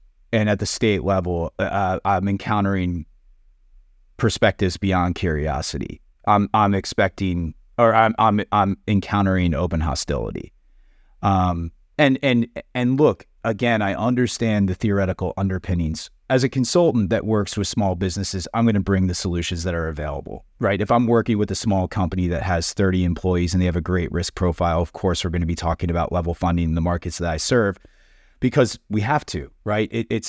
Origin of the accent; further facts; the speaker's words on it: Pennsylvania, United States; what the opposition was that I encountered in my home state of Pennsylvania